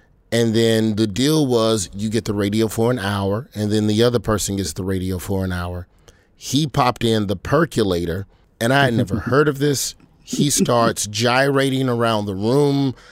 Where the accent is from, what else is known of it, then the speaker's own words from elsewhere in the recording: the South, United States; And so, you know, being a Southerner, this was not something that had permeated its way, at least not as a 16, 17 year old, you know, in 96.